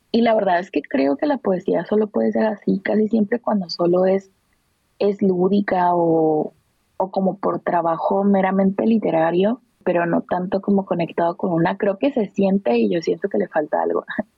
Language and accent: Spanish; Tijuana, Baja California, Mexico; also born or lived in Cananea, Mexico; tengo 31 años, soy acuaria, mujer, ella. Vengo de Sonora, específicamente de Cananea, que es un pueblito minero muy pequeño, pero vivo en Tijuana desde los 6 años.